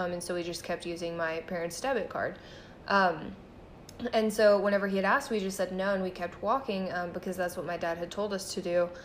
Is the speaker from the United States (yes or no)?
yes; Texas, United States; you know, we're from Texas, we don't know how to read those kinds of things all the time